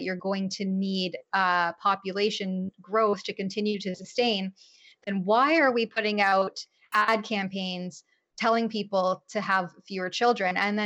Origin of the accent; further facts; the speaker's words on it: Canada; It's really, really sad to see as a Canadian born and raised.